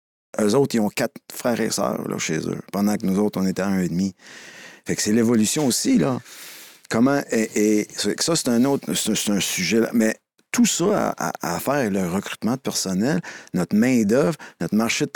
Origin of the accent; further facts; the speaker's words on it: Montreal, Quebec, Canada; moi j'ai grandi à Montréal, sur l'ouest de l'île, là, plus anglophone que ça, ça n'existe pas.